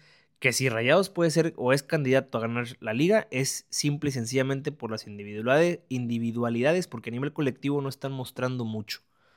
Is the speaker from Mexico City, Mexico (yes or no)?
no; Monterrey, Nuevo León, Mexico; aquí en Monterrey, de donde yo soy, donde yo radico.